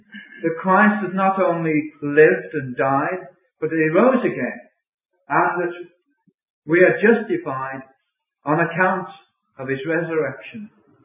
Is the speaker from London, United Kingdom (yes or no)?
no; Bromborough, North West England, United Kingdom; I'm from Bromborough, close to Liverpool.